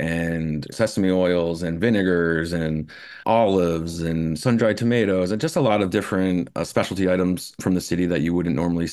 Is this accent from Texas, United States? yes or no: no; Saugerties, New York, United States; also born or lived in Kingston; Well, I was born and raised in Saugerties, 42 years old now. So it's a pretty long time. I lived in Kingston for about 5 years, but I moved right back to Saugerties